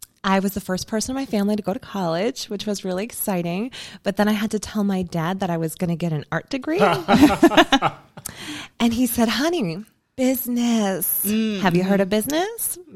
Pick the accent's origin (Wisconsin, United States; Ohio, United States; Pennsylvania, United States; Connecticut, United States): Wisconsin, United States; Menasha; I grew up in Menasha, Wisconsin.